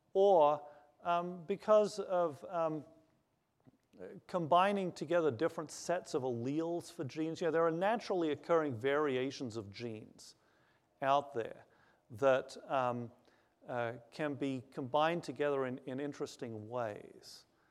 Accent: Australia; I tell people I'm Australian, so that means I'll have an answer for everything.

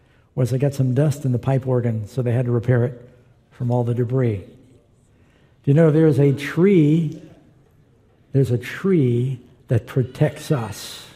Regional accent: New York City, New York, United States; I'm from New York City

